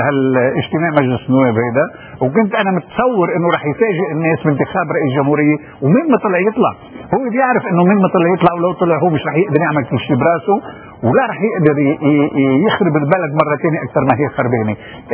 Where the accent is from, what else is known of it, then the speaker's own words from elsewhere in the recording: Lebanon; نحن عندنا بلبنان أكثر من النص